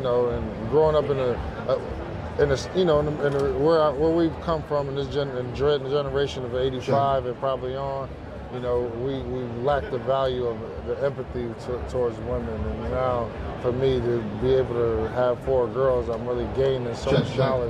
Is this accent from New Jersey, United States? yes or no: yes; New Jersey, United States; Yeah, I'm born and raised in New Jersey.